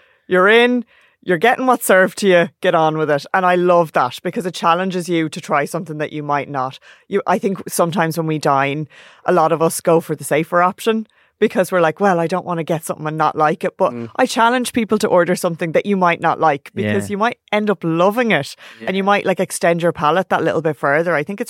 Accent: Arklow, Leinster, Ireland; No, I'm from Arklow, County Wicklow. The border between Wicklow, Wexford.

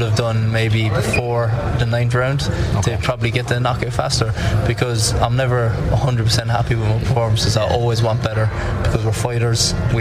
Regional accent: Ireland; So for us right now, it's a great time for being an Irish fighter.

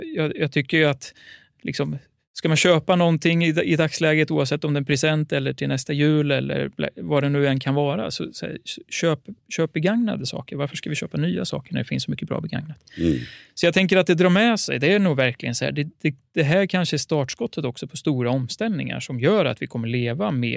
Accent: Sweden; så har ju svenskarna, även om vi är högt belånade, ett av världens högst belånade folk

